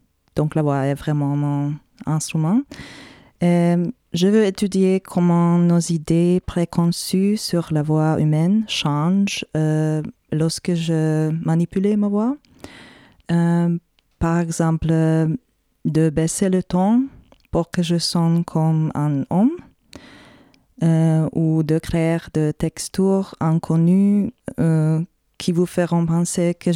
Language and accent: French; Serbia; French is a second language; now in Germany; je suis née en Serbie, mais j'ai grandi dans une famille hongroise. Et j'ai habité pour longtemps en Allemagne, mais maintenant je vis entre Berlin, Budapest et Paris.